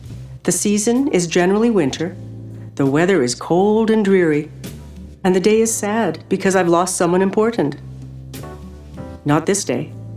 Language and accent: English; Canada; When I said I came from Canada